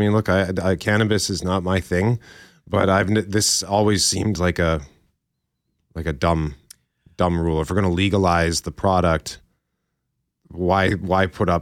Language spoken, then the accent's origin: English; Transcona, Manitoba, Canada; I grew up in Transcona, proud Transconian